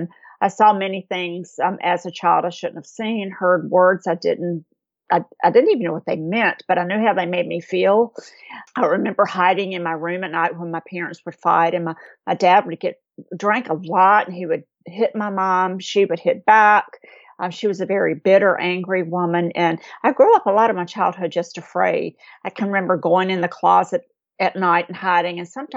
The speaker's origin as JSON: {"language": "English", "region": "North Carolina", "country": "United States", "tie": "born or raised there", "said": "But I was raised in Eastern North Carolina in a small town, and my father had a business."}